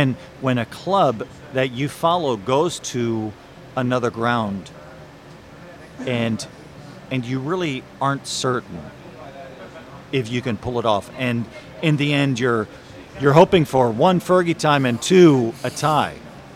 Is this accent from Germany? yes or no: yes; Germany; my father played for Ajax back in the 50s. And I grew up in Germany in the 70s.